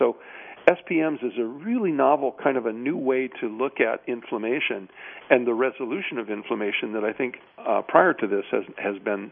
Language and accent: English; Midwest, United States; I grew up in the Midwest where a lot of people live